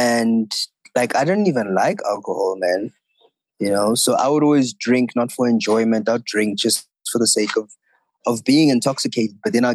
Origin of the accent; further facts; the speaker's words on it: Johannesburg, Gauteng, South Africa; And I grew up in Johannesburg.